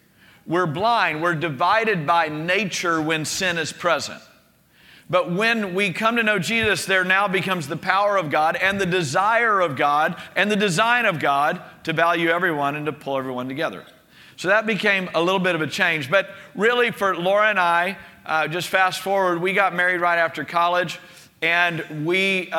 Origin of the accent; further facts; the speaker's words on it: Beaumont, Texas, United States; also born or lived in New Haven, Connecticut; I was born in New Haven, Connecticut, which is the Northeast. My parents are from that area, from the East Coast, and we moved to Beaumont, Texas, Southeast Texas, Cajun country, and country.